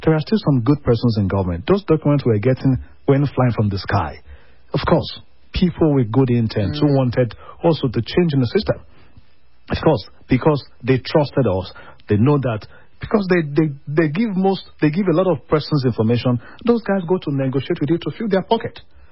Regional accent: Ondo, Nigeria; Within Nigeria. I'm from Ondo State.

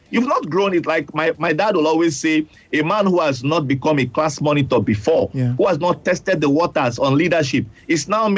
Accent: Nigeria; It's like saying, because I'm a Nigerian child, I shouldn't eat my abado when I want to.

